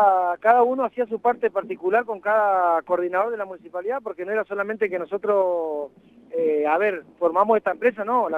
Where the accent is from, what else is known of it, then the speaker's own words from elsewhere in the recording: Comodoro Rivadavia, Chubut, Argentina; somos de Comodoro y trabajamos para Comodoro